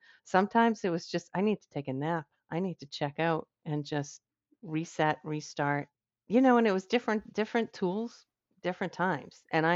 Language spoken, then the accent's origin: English; Boston, Massachusetts, United States; and I'm from Boston, so we've got this Puritan work ethic going here as well.